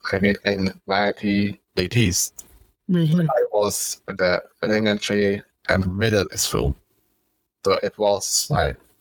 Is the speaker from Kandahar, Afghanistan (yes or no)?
no; Kabul, Afghanistan; born there; English is a second language; I was born in Kabul, Afghanistan. Kabul is the capital city of Afghanistan. And I was born in Kabul, in Baghbala, in the 1980s.